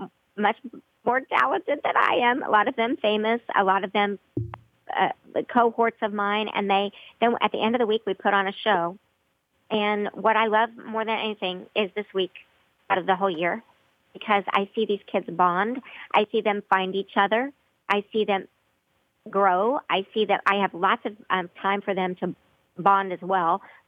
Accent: Broken Arrow, Oklahoma, United States; 10 years ago in my hometown of Broken Arrow, they opened a theater.

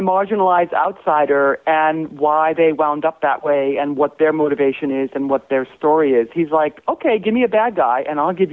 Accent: Japan; I grew up in Japan, and because my parents were missionaries in rural Japan, and they didn't want to send us to a dormitory American school, they sent us to local Japanese schools.

